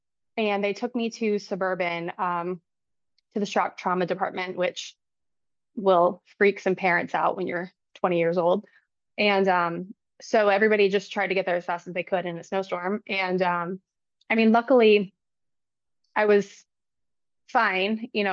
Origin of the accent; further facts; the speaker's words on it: Maryland, United States; So I am from Maryland, born and raised, went to high school at Gaithersburg High School, went to college at Towson.